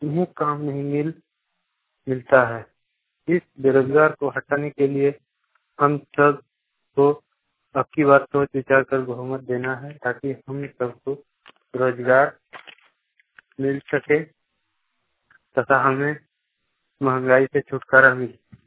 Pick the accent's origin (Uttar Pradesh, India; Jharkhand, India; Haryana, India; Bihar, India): Jharkhand, India; Pindi; Gram plus post पिंडी, थाना रामगढ़, जिला दुमका, झारखंड का रहने वाला हूँ।